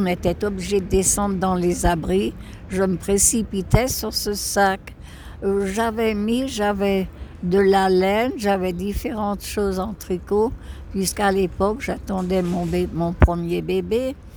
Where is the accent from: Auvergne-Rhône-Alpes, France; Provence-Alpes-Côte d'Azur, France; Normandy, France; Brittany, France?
Auvergne-Rhône-Alpes, France; Lyon; Je suis née à Lyon et je mourrai à Lyon.